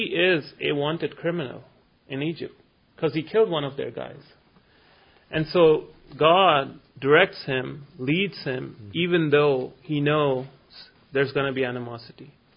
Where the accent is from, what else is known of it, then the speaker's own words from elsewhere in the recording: Oman; now in United States; No, I came from Oman.